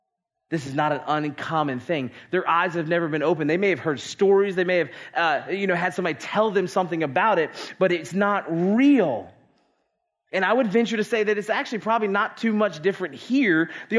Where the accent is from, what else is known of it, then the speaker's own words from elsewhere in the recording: Maryland, United States; I grew up right outside of Baltimore, Maryland, and Camden Yards was the park that I saw being built